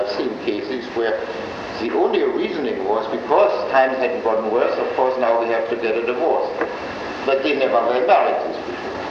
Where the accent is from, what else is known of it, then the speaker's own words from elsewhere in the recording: Germany; accent: German; English is a second language; moved away; I am of German descent, as you know by my accent, and I came to this country 25 years ago